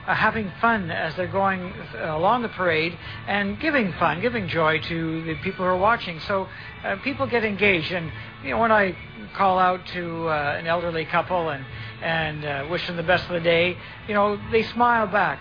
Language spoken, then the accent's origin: English; Canada; And when I tell them that I came from Canada